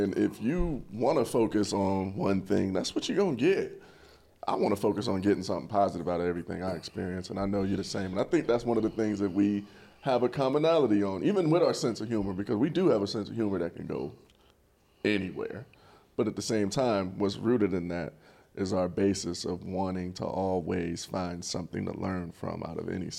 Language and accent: English; Ohio, United States; it's going back to my home state of Ohio.